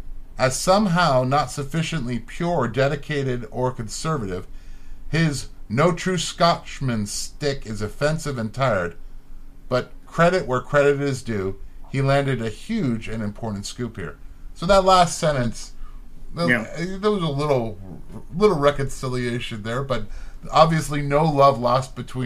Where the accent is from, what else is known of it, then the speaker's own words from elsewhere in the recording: Houston, Texas, United States; and I grew up in Houston. So it used to be a red city, believe it or not.